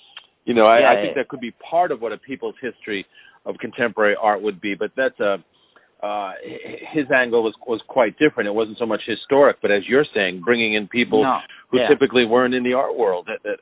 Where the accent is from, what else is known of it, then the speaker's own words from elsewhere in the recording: United States; But that's certainly not what I was taught in schools as an American